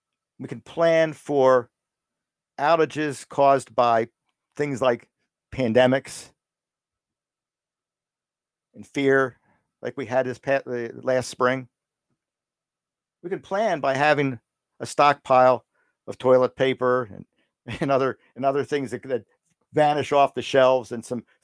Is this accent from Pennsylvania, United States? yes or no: yes; Pennsylvania, United States; Lately in Pennsylvania, my home state, we've had a lot of tornadoes, too many to count.